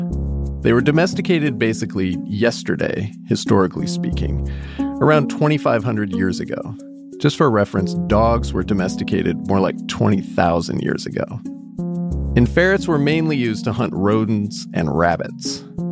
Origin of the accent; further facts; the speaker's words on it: Oregon, United States; As a kid growing up in Oregon, I desperately wanted one.